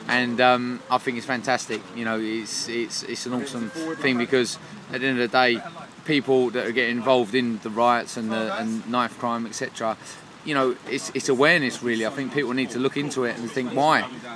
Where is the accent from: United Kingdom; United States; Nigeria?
United Kingdom; Crawley, South East England; I come from Crawley.